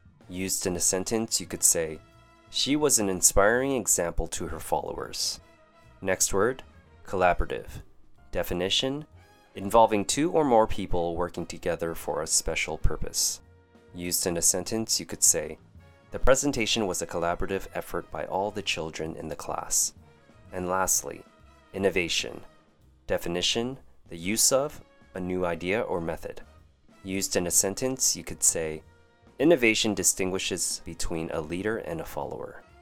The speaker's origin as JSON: {"language": "English", "country": "Canada", "tie": "born or raised there", "said": "Growing up in Canada, we do things differently, and there are some customs that I'll never get accustomed to living overseas."}